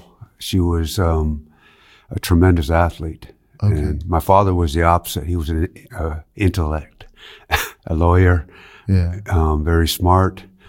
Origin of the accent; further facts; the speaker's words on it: Penticton, British Columbia, Canada; now in Finland; Yeah, I grew up in Canada in a place called Penticton, BC, in the Okanagan Valley. Very much like Western Austria type thing, with the mountains, close to the Rocky Mountains.